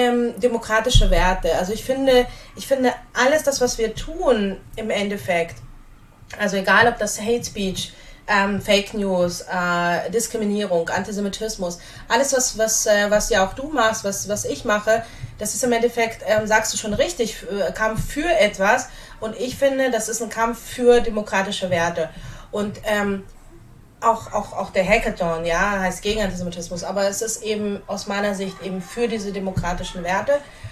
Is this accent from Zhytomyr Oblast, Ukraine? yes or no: no; Dnipro, Dnipropetrovsk Oblast, Ukraine; born there; German is a second language; ich bin 86 in der Ukraine geboren, in Dnipro, Osten der Ukraine, im russischsprachigen Bereich. Deswegen viele fragen mich, kannst du ukrainisch? Nein, leider nicht so wirklich. Also ich habe das als Kind in der Schule gelernt